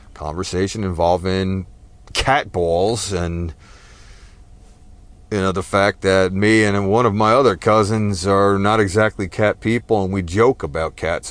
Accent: New Jersey, United States; Fair warning, I am Texan by choice, but I was raised in New Jersey, so take cover, there will be F-bombs.

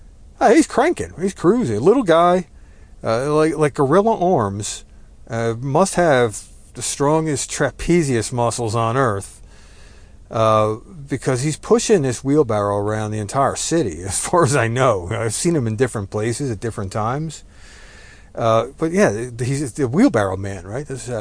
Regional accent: New Jersey, United States; now in Texas, United States; Fair warning, I am Texan by choice, but I was raised in New Jersey, so take cover.

